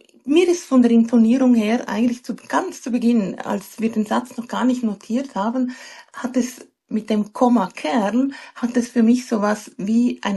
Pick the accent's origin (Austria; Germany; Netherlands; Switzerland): Switzerland; das nutzen wir bei uns in der Schweiz, glaube ich, kaum